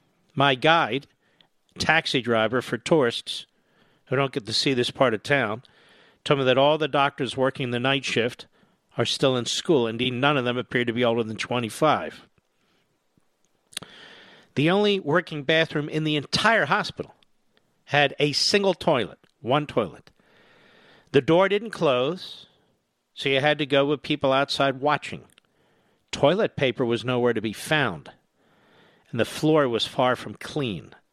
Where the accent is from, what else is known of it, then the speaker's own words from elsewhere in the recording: Argentina; accent: Argentinian; since my Argentinian accent would give me away the moment I said hello.